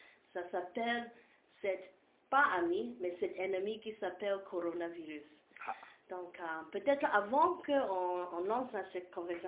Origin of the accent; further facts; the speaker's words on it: Hong Kong; French is a second language; moved away as an adult; also born or lived in United Kingdom; now in Congo; Je suis d'origine de Hong Kong et aussi la Grande-Bretagne.